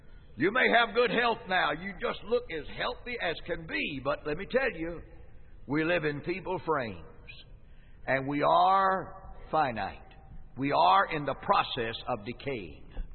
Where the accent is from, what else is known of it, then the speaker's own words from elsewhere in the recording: Jackson, Tennessee, United States; born there; I was born in Jackson, Tennessee back in 1933.